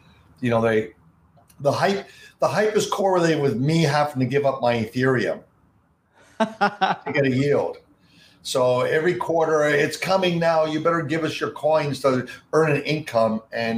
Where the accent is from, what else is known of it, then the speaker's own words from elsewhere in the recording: Toronto, Ontario, Canada; I, as a kid growing up in Toronto, I had a paper route and I played Monopoly.